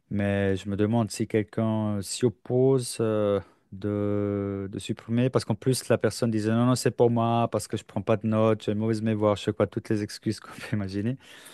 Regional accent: Switzerland; J'ai l'impression qu'en France, la médiation judiciaire, elle est plus près des tribunaux qu'ici. Chez nous en Suisse.

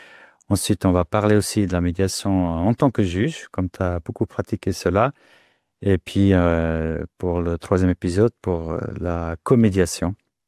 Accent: Switzerland; comme on dit chez nous en Suisse.

